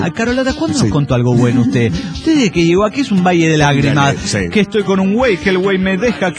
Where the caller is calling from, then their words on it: Celaya, Guanajuato, Mexico; de Celaya, Guanajuato, México.